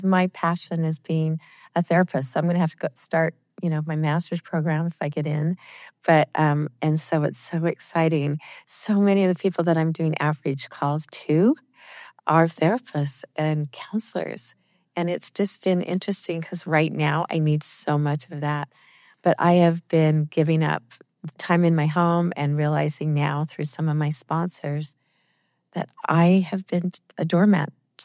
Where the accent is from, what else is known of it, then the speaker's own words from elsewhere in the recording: Salt Lake City, Utah, United States; I'm from Salt Lake City, Utah.